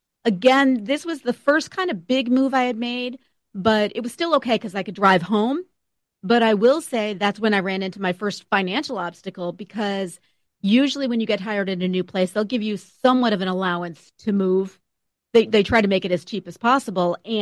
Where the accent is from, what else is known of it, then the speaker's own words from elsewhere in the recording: Massachusetts, United States; And it was great because I grew up in Western Mass. I'm a Hilltown kid. I grew up in the Hilltowns.